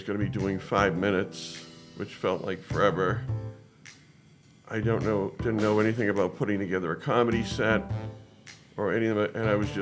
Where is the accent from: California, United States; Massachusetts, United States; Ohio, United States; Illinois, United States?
Massachusetts, United States; Lexington; And I grew up myself in Lexington, Mass.